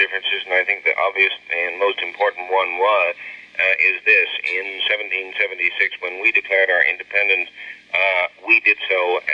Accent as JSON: {"language": "English", "country": "United States", "said": "Yes, I am an American."}